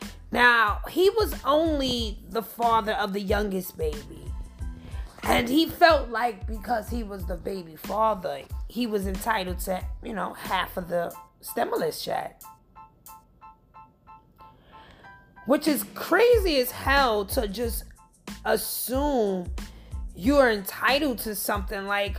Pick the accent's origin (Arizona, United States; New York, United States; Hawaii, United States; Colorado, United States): New York, United States; Bronx; when I was growing up, I lived, I'm from Walton Avenue. I'm from 165 in Walton.